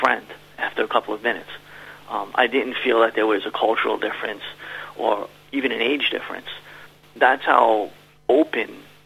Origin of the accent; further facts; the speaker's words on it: United States; Me growing up in the United States, I probably grew up in a culture that was more similar to a European culture rather than Japanese culture